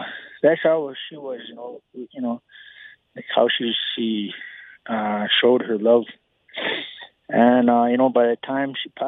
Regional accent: Morley, Alberta, Canada; also born or lived in Eden Valley; My father is from Eden Valley, and my mom is from Morley. And I've only grown up in Eden Valley for like 2 years, since I was two. And then the rest, my mom took us to Morley, and where I grew up, going to school in Exshaw

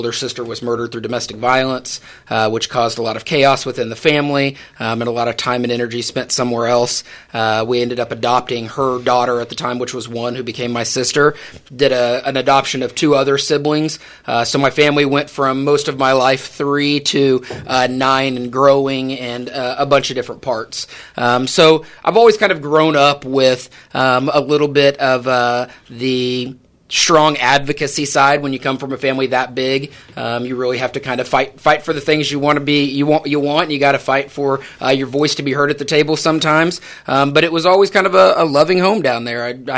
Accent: Coffeyville, Kansas, United States; A little bit about me. I grew up in Coffeville, Kansas. So I grew up down in southeast Kansas.

